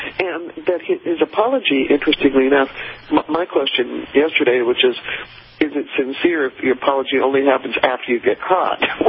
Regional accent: Denver, Colorado, United States; I mean, I grew up in Denver, and the University of Denver actually stopped playing football because they decided it was too violent.

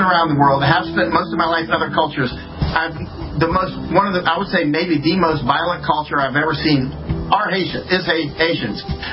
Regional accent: Florida, United States; You know, I am from Florida, but the fact that I'm in Florida is because this is another war front.

